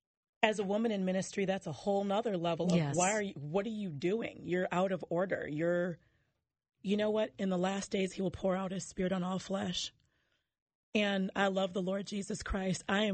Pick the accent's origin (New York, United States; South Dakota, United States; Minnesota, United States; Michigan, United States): Minnesota, United States; And also growing up in the Rondo neighborhood, it was, has always been relatively diverse.